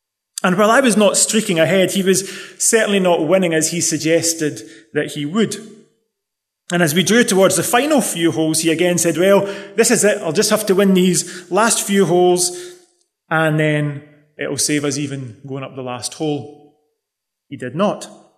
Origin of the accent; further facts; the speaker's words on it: Scotland, United Kingdom; when I grew up in Scotland, in my school years, I played a lot of golf.